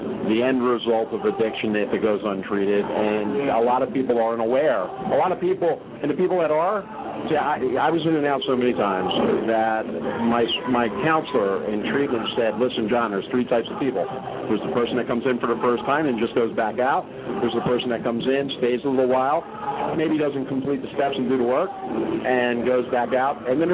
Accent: Florida, United States; We came up here from Florida, and you know, I was expecting it to be really nice up here and all of that, and we step into the place, and it's like more humid in here than it is in South Florida.

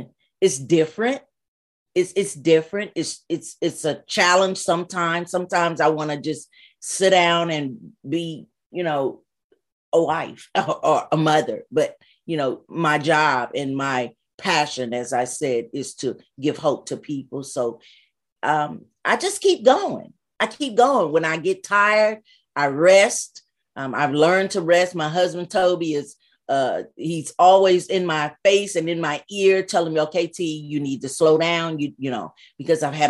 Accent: Wilson, North Carolina, United States; We are filming in my hometown of Wilson, North Carolina, a little bit

